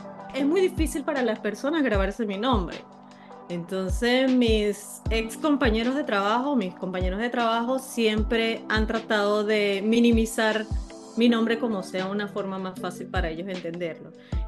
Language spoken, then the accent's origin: Spanish; Venezuela; now in United States; Soy una venezolana que se vino a hacer vida acá a Estados Unidos, como tú lo mencionas, hace 7 años.